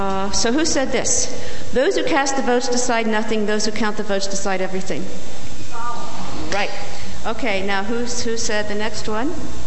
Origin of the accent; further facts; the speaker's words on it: California, United States; I should mention that I am from California